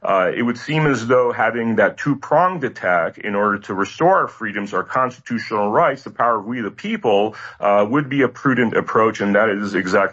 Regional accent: Los Angeles, California, United States; also born or lived in Toronto; I was born in Toronto, but grew up in Los Angeles, so I still have my Canadian passport

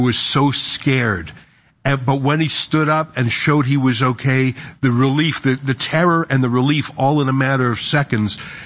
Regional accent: Canada; but I also know as a Canadian that we look up to America

